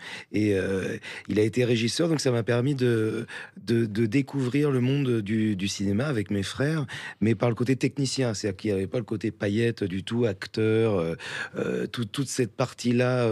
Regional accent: France; accent: French; also born or lived in United States; J'ai pas du tout l'accent américain. J'ai conservé un accent très

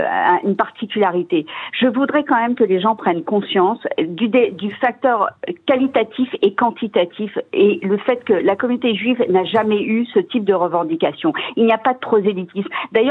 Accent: France; born there; Moi, je suis née en France, je suis première génération française.

